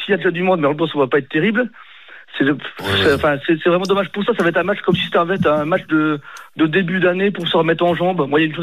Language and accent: French; Troyes, Grand Est, France; Moi, je suis de Troyes.